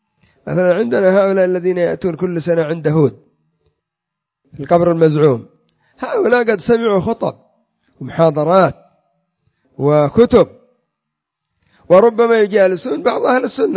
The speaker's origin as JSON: {"language": "Arabic", "country": "Yemen", "said": "كذلك الرافضة مثلا عندنا في اليمن"}